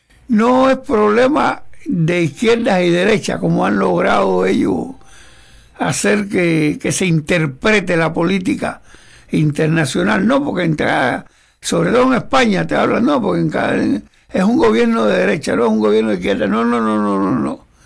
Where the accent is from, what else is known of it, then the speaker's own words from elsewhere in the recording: Cuba; para nosotros es lo fundamental que somos cubanos